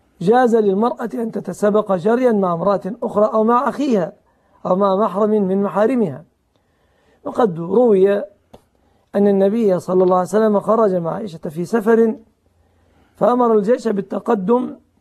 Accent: Egypt; عندنا في مصر

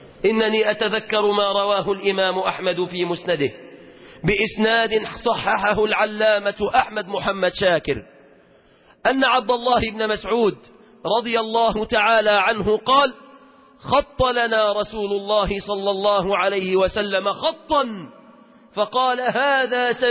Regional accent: Egypt; اللهم احفظ بلادنا مصر

